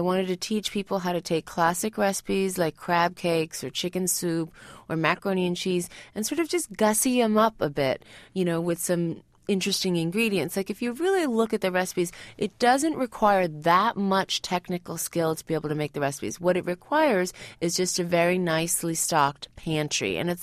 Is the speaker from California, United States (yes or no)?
no; New York City, New York, United States; And I think, you know, New York City and growing up in New York City really has formed my culinary identity.